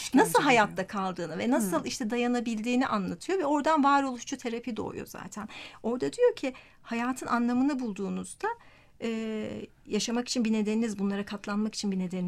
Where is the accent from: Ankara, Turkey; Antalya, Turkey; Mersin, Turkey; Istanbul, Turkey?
Mersin, Turkey; Yok, hayır, Mersinliyim ben.